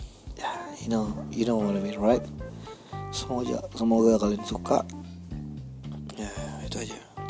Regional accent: Medan, North Sumatra, Indonesia; Perkenalkan, saya podcaster dari daerah. Saya dari Medan.

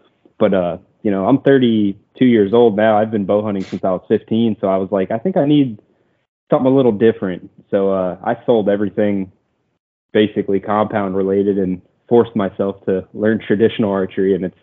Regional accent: Virginia, United States; now in West Virginia, United States; I'm from the Northern Virginia area. I now live in the Eastern Panhandle of West Virginia.

